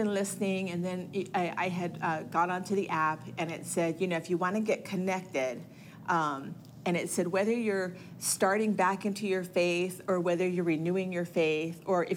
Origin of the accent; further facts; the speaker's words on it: Hawaii, United States; I'm originally from Hawaii. I just wanted to be closer to the water.